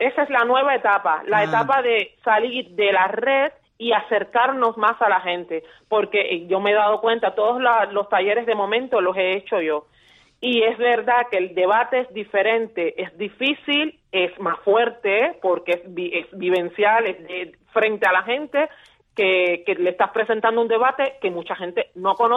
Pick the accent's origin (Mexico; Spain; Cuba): Cuba; moved away; yo de Cuba me fui y aún no tenía conciencia de esto. Tengo que decir también que yo me fui de Cuba hace 10 años.